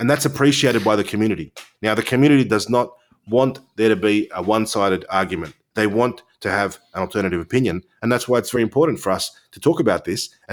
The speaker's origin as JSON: {"language": "English", "country": "Australia", "said": "You know, being an Australian is about being someone who's not afraid to speak their mind. We live in Australia."}